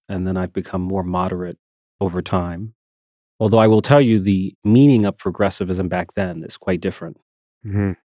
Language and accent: English; Bronx, New York, United States; I was born and raised in the Bronx, spent all of my childhood in poverty. I was raised by a single mother who had to raise three of us on minimum wage